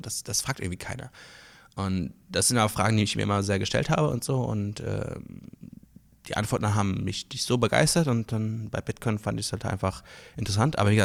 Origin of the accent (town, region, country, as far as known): Luxembourg